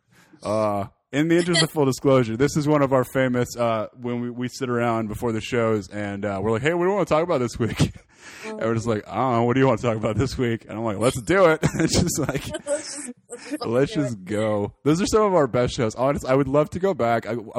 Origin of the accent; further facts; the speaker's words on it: Canada; I always say that I'm Canadian because I feel bad for things